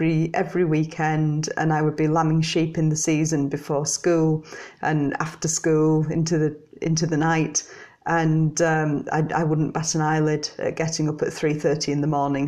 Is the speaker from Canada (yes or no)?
no; Backbarrow, North West England, United Kingdom; So I grew up in Backbarrow, which is a little village just down the road.